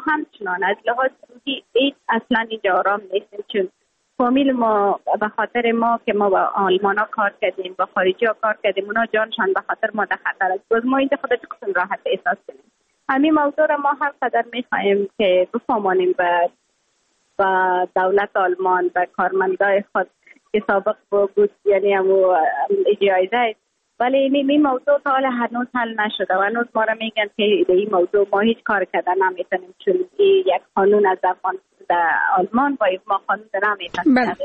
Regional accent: Afghanistan; moved away; یکانه چیزی که من از افغانستانم رای خود وعده کرده بودم، برآمده بودم

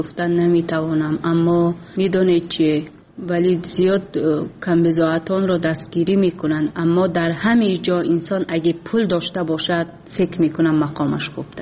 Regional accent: Tajikistan; اصلا وقتی که من بیرون از تاجیکستانم بودم

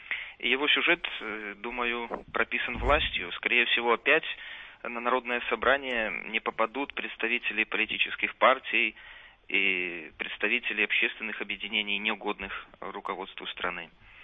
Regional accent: Belarus; По существу мы, белорусы, имеем

